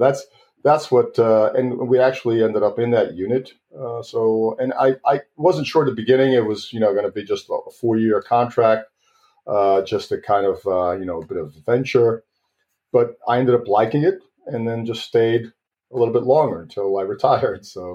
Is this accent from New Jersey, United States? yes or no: no; New York, United States; me and my friend, we're from New York, and we joined together.